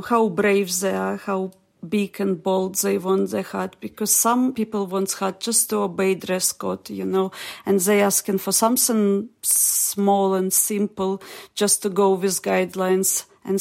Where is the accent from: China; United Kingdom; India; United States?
United Kingdom; London; I am a milliner from London.